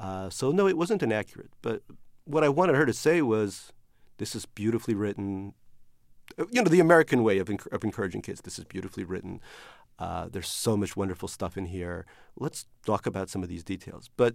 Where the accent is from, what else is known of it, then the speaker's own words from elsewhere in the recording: Saint Petersburg, Russia; now in United States; my parents did not read Our Bodies Ourselves, I guess, growing up in Leningrad.